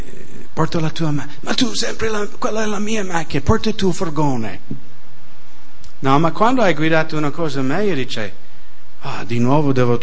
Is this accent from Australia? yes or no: no; Kent, United States; Italian is a second language; E mi ricordo un giorno stavo camminando con la mia macchina lì a Kent, nel mio paese, e ho visto una macchina della polizia in borghese, perché abbiamo in America queste macchine